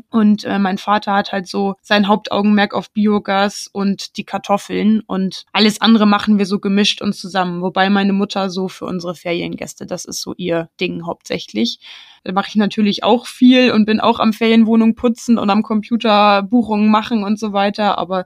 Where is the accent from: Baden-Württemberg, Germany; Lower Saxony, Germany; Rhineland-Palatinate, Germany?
Lower Saxony, Germany; Ja, also ich bin ja so richtig, komme so richtig aus der Heide. Ich komme aus der Nähe von Schneeferding.